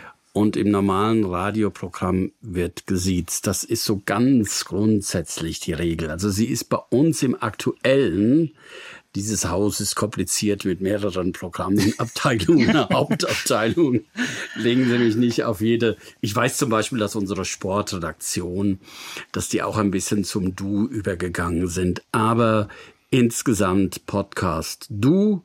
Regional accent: North Rhine-Westphalia, Germany; Ja, ich komme aus dem Ruhrgebiet

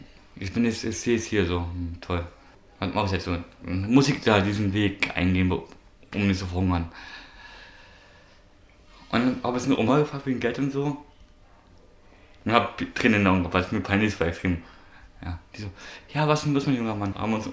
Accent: Berlin, Germany; gebürtiger Berliner, Vater von zwei Kindern.

